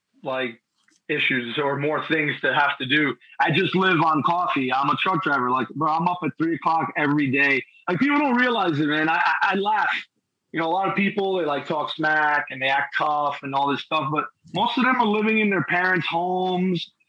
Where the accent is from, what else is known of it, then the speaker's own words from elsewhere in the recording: New Jersey, United States; I'm from Bergen, you know, I'm from the Hudson County. So I lived and breathed Bergen Line Avenue up and down from 90th to First Street, all the way to Jersey City, all the way to North Bergen.